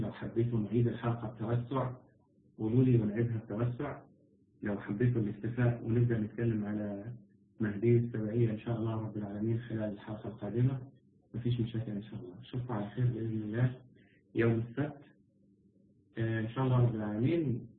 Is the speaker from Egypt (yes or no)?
yes; Egypt; تعرفين يعني الشبكه عندنا في مصر هنا